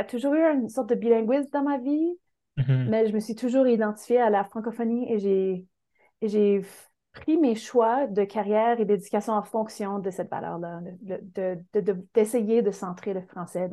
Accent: Saskatoon, Saskatchewan, Canada; Je suis née à Saskatoon. J'ai grandi là-bas. J'ai passé beaucoup de ma vie en Saskatchewan et j'ai souvent quitté la Saskatchewan pour finalement retourner en Saskatchewan. J'ai étudié dans l'école francophone en ville, à l'École canadienne-française.

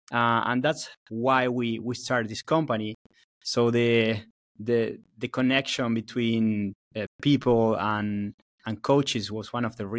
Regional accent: Buenos Aires, Argentina; English is a second language; moved away as an adult; now in United States; Yeah, I was born and raised in Argentina.

